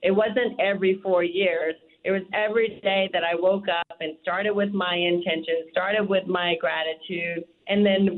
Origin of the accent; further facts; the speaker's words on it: Baton Rouge, Louisiana, United States; Well, I'm from Baton Rouge.